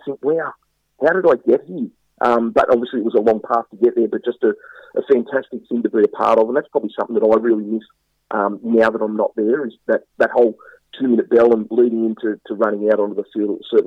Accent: Helensburgh, New South Wales, Australia; So I grew up in Helensburg, so that's the most northern suburb of the Illawarra.

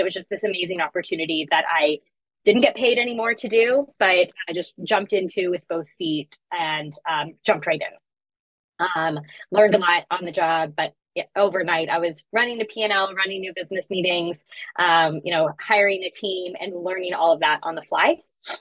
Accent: Houston, Texas, United States; So I'm from Houston, Texas. I went to the University of Texas in Austin for college.

